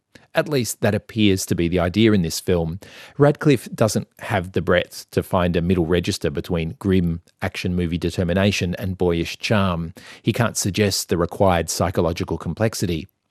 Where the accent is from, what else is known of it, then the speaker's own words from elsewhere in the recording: Australia; We Australians have made a lot of films about people getting lost in the outback.